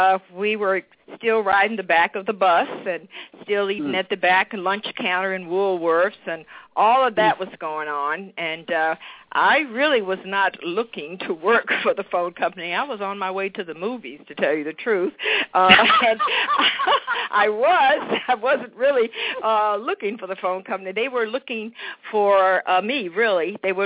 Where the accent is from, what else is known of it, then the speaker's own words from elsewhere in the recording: Richmond, Virginia, United States; Well, I came to Massachusetts from Richmond, Virginia, and I've always kind of been in the space.